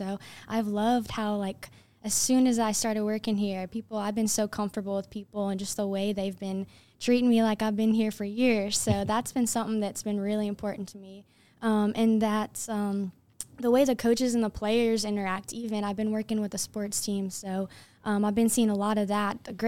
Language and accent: English; Greenville, South Carolina, United States; Yeah, so I'm originally from Greenville, but I've been in Columbia past 4 years for college.